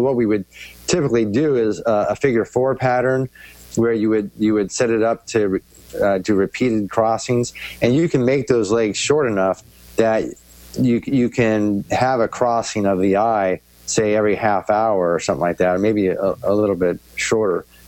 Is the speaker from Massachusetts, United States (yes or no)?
no; San Francisco, California, United States; also born or lived in Seattle / Denver; Well, I grew up in the San Francisco area, but I have to say I was a Raider fan growing up there because I lived closer to Oakland